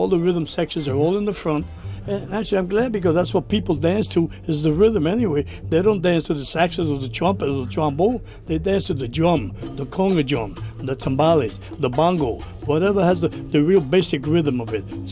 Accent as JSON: {"language": "English", "region": "New York", "country": "United States", "tie": "born or raised there", "said": "My parents were very poor, naturally. Growing up in Spanish Harlem there, I was around like 110th Street around there."}